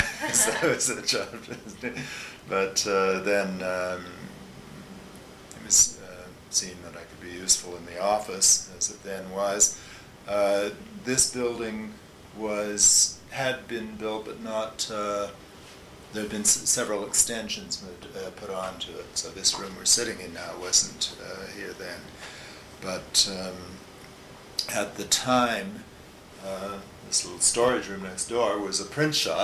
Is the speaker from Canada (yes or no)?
yes; Winnipeg, Manitoba, Canada; I come originally from Winnipeg, Canada.